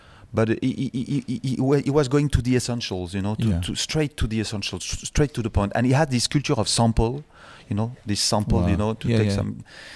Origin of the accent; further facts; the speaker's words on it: Paris, Île-de-France, France; Because I'm coming from Paris, from a little place